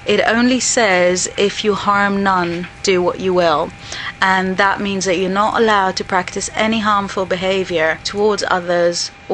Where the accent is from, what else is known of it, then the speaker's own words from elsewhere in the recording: Israel; I come from Israel.